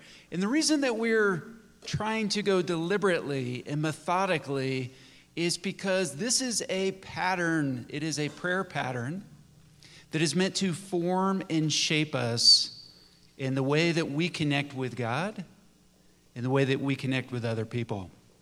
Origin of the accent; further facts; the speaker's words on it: Appalachia, United States; I suspect that we as Appalachian people like the word trespass.